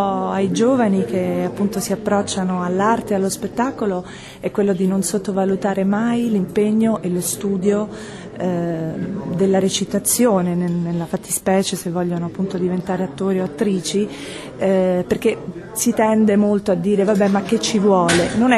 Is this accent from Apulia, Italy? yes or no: yes; Apulia, Italy; now in Rome, Italy; io vivo a Roma da diversi anni, però sono salentina, mio papà è nato a Gallipoli, mia mamma è nata a Lecce, tutti i miei parenti sono disseminati nel tacco d'Italia